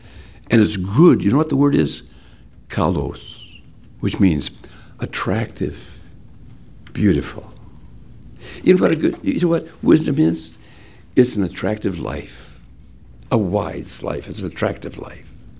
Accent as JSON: {"language": "English", "town": "Hinckley", "region": "Minnesota", "country": "United States", "tie": "born or raised there", "said": "when I grew up in Hinckley, Minnesota, that's what we all called it. It was broken. It controlled power. My early years were on the farm."}